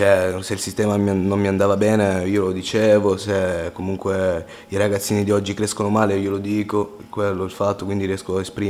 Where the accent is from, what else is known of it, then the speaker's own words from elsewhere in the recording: Sicily, Italy; perché io sono siciliano